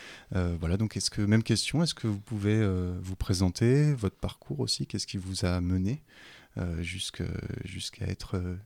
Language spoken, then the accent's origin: French; Corbeil-Essonnes, Île-de-France, France; born there; Oui, je suis né à Corbeil-Essonne aussi.